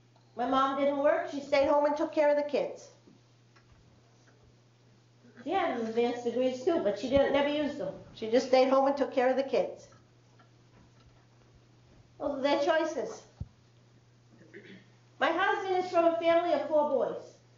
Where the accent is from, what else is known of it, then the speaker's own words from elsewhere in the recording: Worcester, United States; So I am from an upper middle class family. I grew up in Worcester.